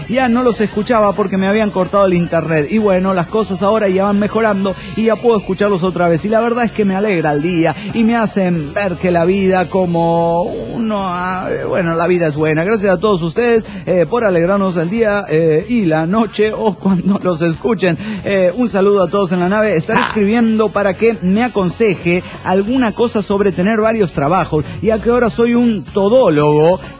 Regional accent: Aguascalientes, Mexico; de Aguascalientes.

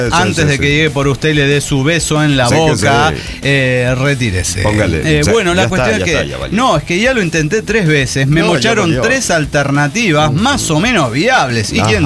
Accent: Lima, Peru; Soy la renegada de Lima, Perú.

